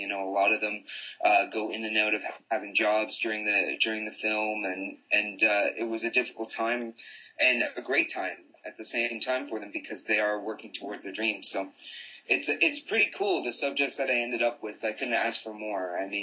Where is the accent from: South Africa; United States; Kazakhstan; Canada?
Canada; Nova Scotia; moved away as an adult; now in Vancouver, Canada; I'm originally from Nova Scotia over on the East Coast. And when I moved to Vancouver